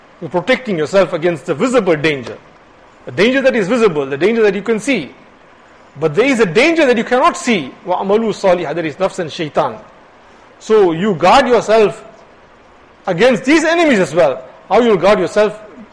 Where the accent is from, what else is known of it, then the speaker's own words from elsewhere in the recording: India; Now, you find some Indians, right? We're all Indian Muslims.